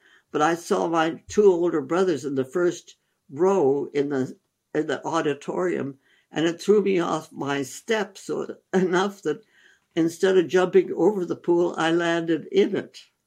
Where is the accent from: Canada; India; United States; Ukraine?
India; Landour, Uttarakhand; My first 2 years were in school, Woodstock School up in the Himalayas in Landar, Missouri, and it was a wonderful school